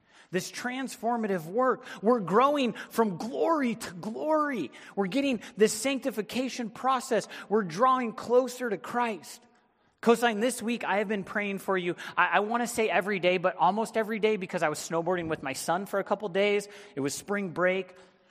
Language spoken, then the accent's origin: English; Big Bear, California, United States; I grew up in Big Bear and I was snowboarding with my son.